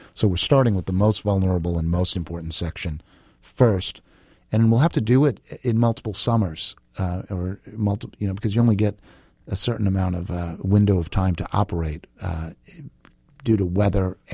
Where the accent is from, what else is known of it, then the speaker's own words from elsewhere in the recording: East Coast, United States; you know, I'm from the East Coast, so I was talking with my hands